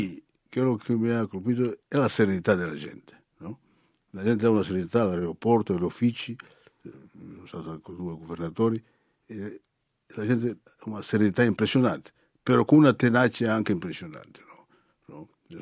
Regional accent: Angola; il mio paese, l'Angola, è stato uno degli ultimi, diciamo, a accedere all'indipendenza

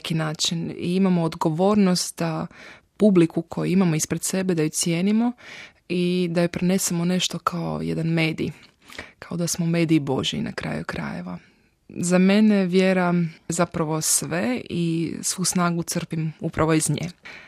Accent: Zagreb, City of Zagreb, Croatia; Rodom sam iz Zagreba i u Zagrebu živim.

